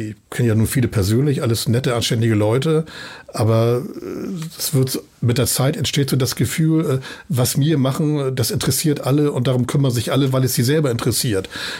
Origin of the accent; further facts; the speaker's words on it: Hamburg, Germany; das ist eine wunderschöne, tolle Stadt, die ich wirklich liebe, das ist meine Heimat, auch wirklich gerne hier bin und hier lebe.